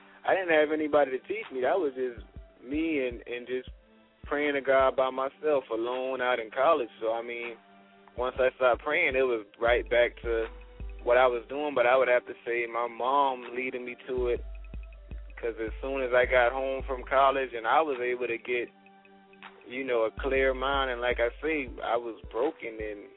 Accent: Walterboro, South Carolina, United States; also born or lived in Charleston; I'm originally from Walterboro, South Carolina, man. Originally right from Walterboro. Spent a lot of time in Charleston. But right from Walterboro, man.

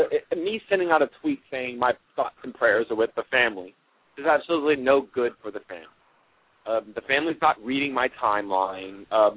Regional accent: Texas, United States; I know. I'm from Texas. Everybody knows that. Texas, you can buy a gun.

